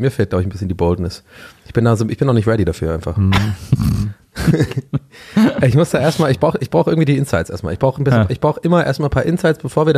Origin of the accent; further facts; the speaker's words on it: Ireland; ich als Ire, ich fände auch so ein eher kühleres Land eigentlich ganz geil als Urlaubsziel